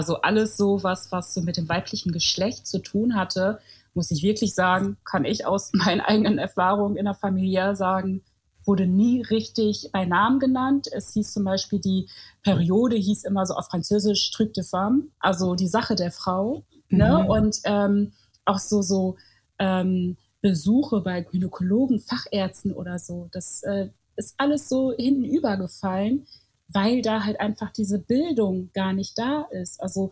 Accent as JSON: {"language": "German", "country": "Côte d’Ivoire", "tie": "born or raised there", "said": "ich als kleines Mädchen in der Elfenbeinküste habe mir ja auch nie Gedanken drüber gemacht, ach Mensch, vielleicht gehst du nicht in die Schule oder so."}